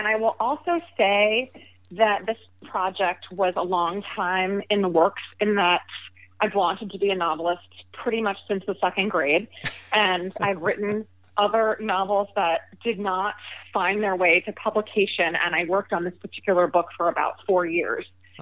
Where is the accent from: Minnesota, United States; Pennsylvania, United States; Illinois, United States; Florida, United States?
Pennsylvania, United States; Philadelphia; born there; I was born in Philadelphia to a trial lawyer father and a physician mother.